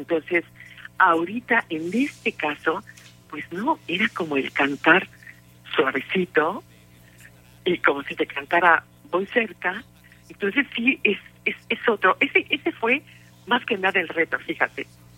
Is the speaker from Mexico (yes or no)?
yes; Querétaro, Mexico; now in Italy; aquí en mi Querétaro, que para mí es mi tierra querida, y aún estando viviendo en Italia ya por 20 años